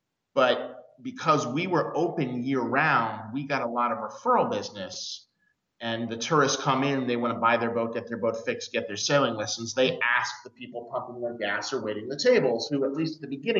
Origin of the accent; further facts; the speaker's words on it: Cape Cod, Massachusetts, United States; I grew up in Cape Cod, Massachusetts, and the family business was a boatyard.